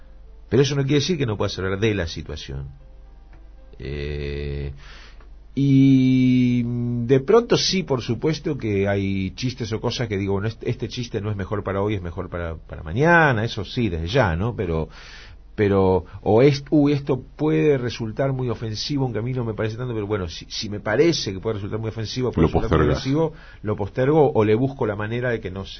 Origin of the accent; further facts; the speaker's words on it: Buenos Aires, Argentina; soy humorista, soy porteño, argentino, judío, de cierta izquierda.